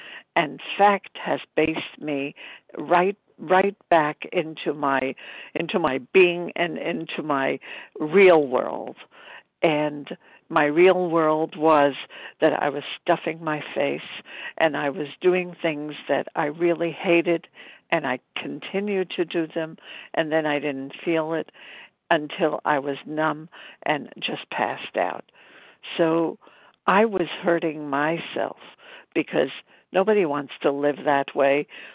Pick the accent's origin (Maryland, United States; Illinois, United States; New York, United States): New York, United States; Brooklyn; from Brooklyn, New York, and recovered and grateful.